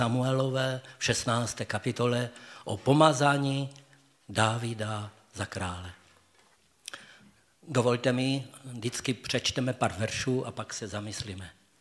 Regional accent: Michalovce, Košice Region, Slovakia; moved away as an adult; now in Czechia; pocházím z východního Slovenska, od Michalovců. V 60. roce jsem přišel budovat Ostravsko a tento kraj se pro mě stal zemi zaslíbenou.

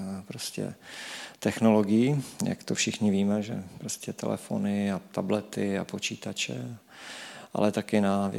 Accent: Český Těšín, Moravian-Silesian Region, Czechia; jsem tady z Českého Těšína původem

